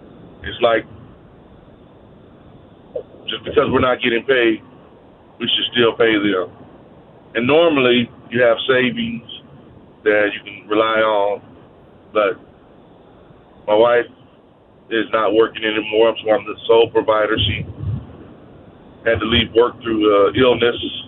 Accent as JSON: {"language": "English", "town": "Houston", "region": "Texas", "country": "United States", "said": "I'm from Houston, Texas."}